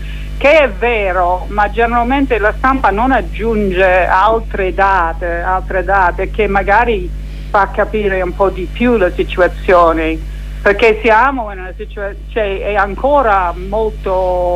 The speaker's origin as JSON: {"language": "Italian", "country": "Australia", "second_language": "Italian", "lives_now": "Italy", "said": "io australiana volevo tornare a casa quest'estate, impossibile, mi hanno detto forse, vabbè, io potevo andare da sola essendo australiana e stare in quarantena"}